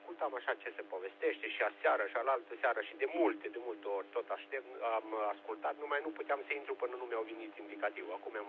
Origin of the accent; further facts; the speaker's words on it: Nălațvad, Hunedoara County, Romania; sunt din Hasek, de lângă Hasek, la 2 km, 3 km de Hasek, la Nălațăvat.